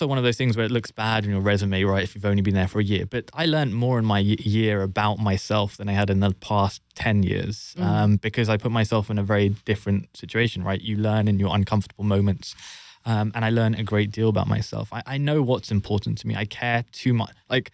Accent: London, United Kingdom; I, born and raised in London, as you can tell from the accent.

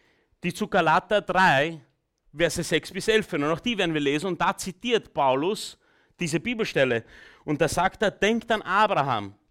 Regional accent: Burgenland, Austria; now in Vienna, Austria; Falls du es nicht geschnallt hast, ich komme aus dem Burgenland.

